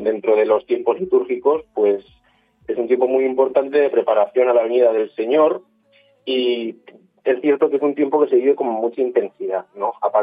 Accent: Manzanares, Castilla-La Mancha, Spain; tengo 20 años y estoy cursando segundo de teología. Yo entré en el seminario en segundo de la ESO. Soy de Manzanares y, bueno, pues eso, llevo en el seminario ya pues 7 años.

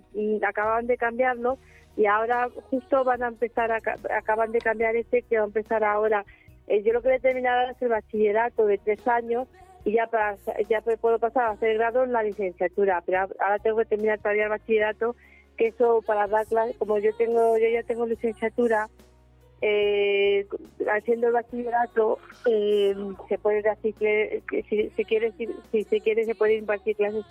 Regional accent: Madrid, Community of Madrid, Spain; born there; now in La Solana, Spain; Nací en Madrid, pero llevo trabajando, que es el pueblo de mi padre, en La Solana, Ciudad Real, pues ya más de 25 años.

